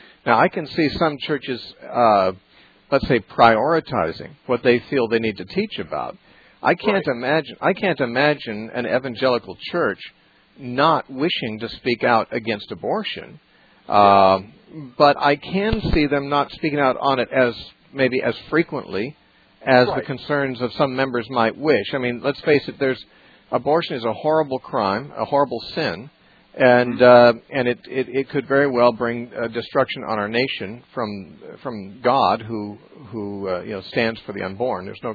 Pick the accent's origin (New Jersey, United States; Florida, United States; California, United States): California, United States; Santa Cruz; We're going to talk next to Brian from Santa Cruz, California, my hometown.